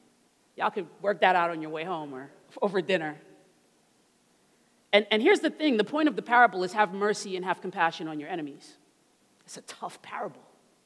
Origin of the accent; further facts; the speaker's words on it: Brooklyn, New York, United States; because I'm from Brooklyn, and I've been taking a train my whole life.